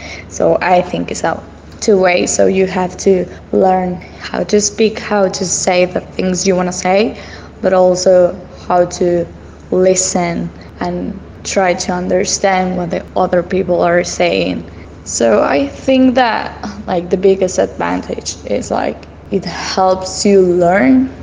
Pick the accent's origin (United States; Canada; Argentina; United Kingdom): Argentina; English is a second language; I'm 23 years old, I'm from Argentina